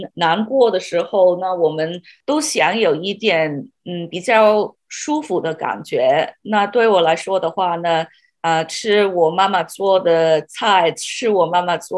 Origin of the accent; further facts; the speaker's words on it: Sydney, New South Wales, Australia; 因为我在悉尼出生，在悉尼长大的，我认识的中国餐厅是很不同